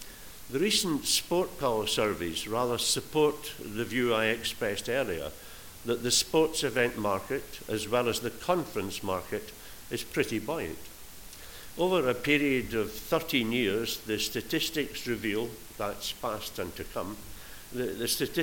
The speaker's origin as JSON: {"language": "English", "town": "Glasgow", "region": "Scotland", "country": "United Kingdom", "said": "but as a Glaswegian, for me, I promise you, it is a real pleasure."}